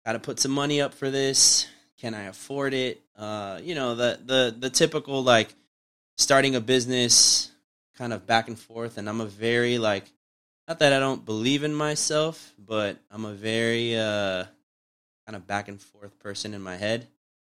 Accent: Brooklyn, New York, United States; born there; Underhill's the street that I was born on in Brooklyn.

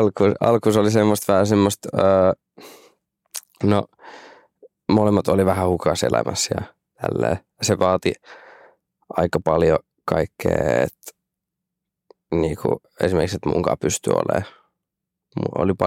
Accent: Rauma, Satakunta, Finland; also born or lived in Pori; Vaikka mä olisin raumalainen, mutta silloin ei ollut auki synnäri.

